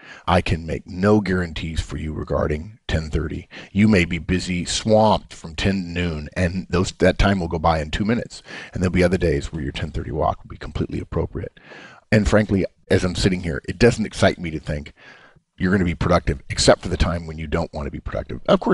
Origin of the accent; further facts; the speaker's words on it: United States; because she's British and I'm American